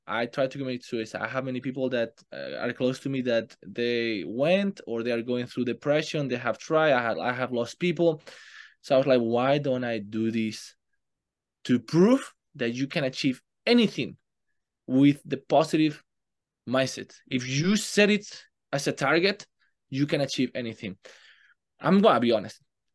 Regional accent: Spain; now in United States; Yeah, I am from Spain. I have been living in the US now for 9 years.

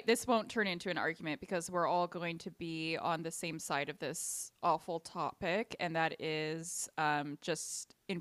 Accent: California, United States; here in Leah and my home state of California.

